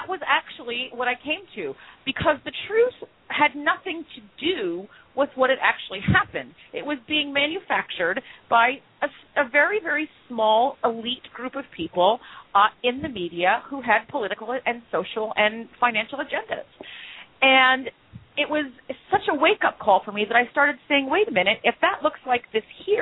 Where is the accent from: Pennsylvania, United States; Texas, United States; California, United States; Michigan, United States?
California, United States; Los Angeles; born there; And my family was Irish. I was born in Los Angeles to an Irish-American family.